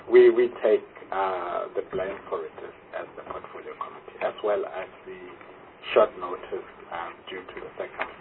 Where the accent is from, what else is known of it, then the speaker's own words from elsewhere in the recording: Limpopo, South Africa; born there; I was born in Limpopo. So I'm not a Cape Tonian by origin.